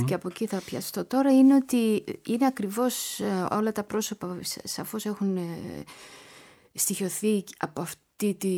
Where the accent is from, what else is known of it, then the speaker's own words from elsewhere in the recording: Athens, Attica, Greece; και εγώ φυσικά μεγάλωσα στην Αθήνα με αυτή τη γιαγιά